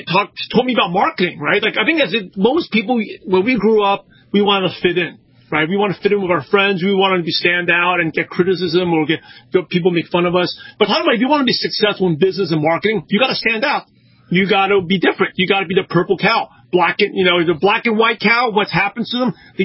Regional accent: Brooklyn, New York, United States; You know, I'm from Brooklyn, New York. I guess people who are from the Northeast are more skeptical

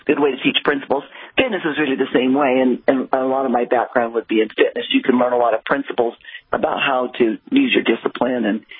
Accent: Idaho, United States; Idaho, mostly in Idaho. Yeah, mostly in Idaho.

